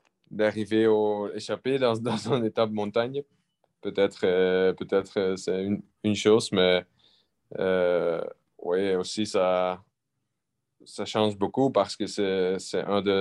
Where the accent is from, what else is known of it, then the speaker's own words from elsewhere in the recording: Belgium; parce que je suis belge, c'est encore plus spécial